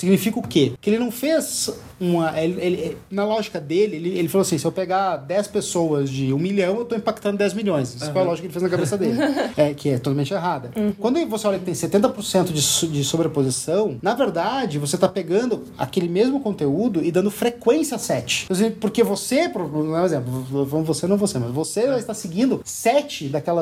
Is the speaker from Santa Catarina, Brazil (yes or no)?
no; Rio Grande do Sul, Brazil; E eu sou gaúcho, tava lá há pouco.